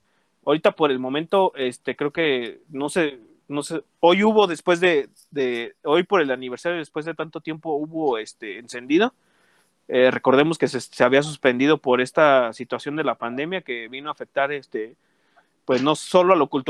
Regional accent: Morelia, Michoacán, Mexico; yo siento que el simplemente decir que soy de Morelia o el orgullo de que cuando preguntan de dónde eres o de dónde naciste, pues el solo hecho de decir de Morelia, pues es lo padre.

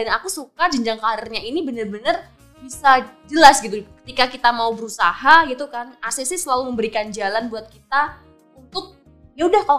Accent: Yogyakarta, Special Region of Yogyakarta, Indonesia; now in Medan, Indonesia; Dari Jogja, jadi asli Jogja, penempatan di Medan tuh, waduh.

